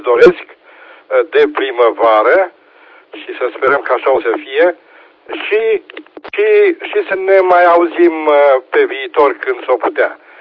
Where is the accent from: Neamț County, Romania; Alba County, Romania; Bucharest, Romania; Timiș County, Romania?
Timiș County, Romania; Timișoara; sunt din Timișoara